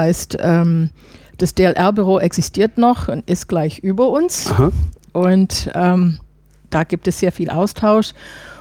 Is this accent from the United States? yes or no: yes; Chicago, Illinois, United States; German is a second language; now in Brussels, Belgium; Ja, ich komme aus Chicago.